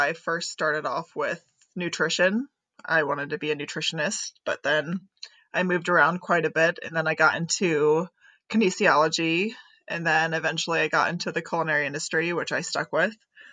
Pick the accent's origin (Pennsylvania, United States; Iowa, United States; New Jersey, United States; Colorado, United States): Iowa, United States; Cedar Rapids; I am from Cedar Rapids, Iowa.